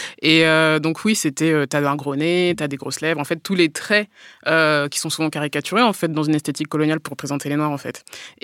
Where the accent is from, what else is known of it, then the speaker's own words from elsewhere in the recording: Orléans, Centre-Val de Loire, France; born there; Bah, je suis née à Orléans, donc j'aimerais bien, mais je me sens pas concernée.